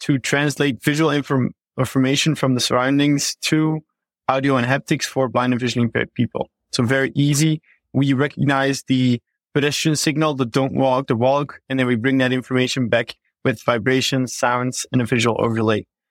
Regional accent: Belgium; now in New York, United States; we're actually from Belgium, which is a small country besides the Netherlands that also speak the same language with a different dialect. But yeah, we're all three here in New York

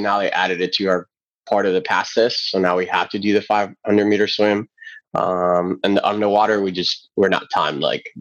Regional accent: Puerto Rico; I'm from Puerto Rico. I'm like, we swim.

